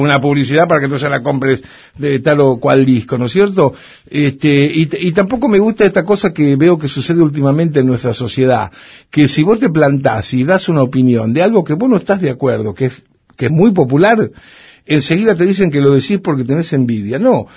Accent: Rosario, Santa Fe, Argentina; born there; que nací en Rosario

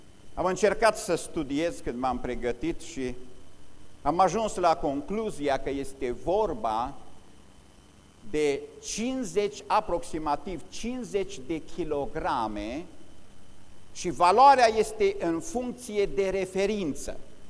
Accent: Romania; Aș vrea să înțelegem, în mod special ca români, că Dumnezeu a binecuvântat națiunea aceasta, dar ne-am făcut de cap.

